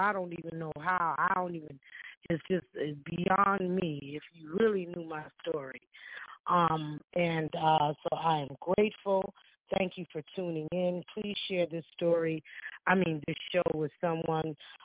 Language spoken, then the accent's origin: English; Stamford, Connecticut, United States; I'm from Stanford